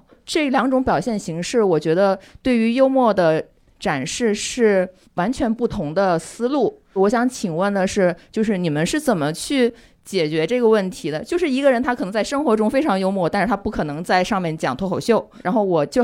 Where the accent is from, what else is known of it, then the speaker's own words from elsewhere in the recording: Xiamen, Fujian, China; 我是从厦门来的